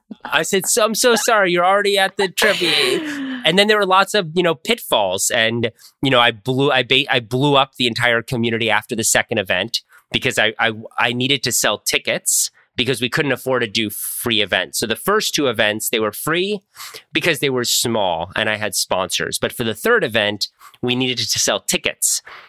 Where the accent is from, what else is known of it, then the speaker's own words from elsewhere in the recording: Washington, District of Columbia, United States; I grew up in Washington, D.C. My parents have had the same house for 40 years.